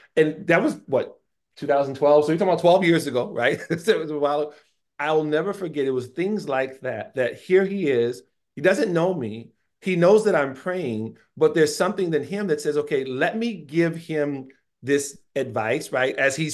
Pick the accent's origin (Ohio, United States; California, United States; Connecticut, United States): California, United States; Stockton; I knew that there's a temple in my hometown of Stockton at that time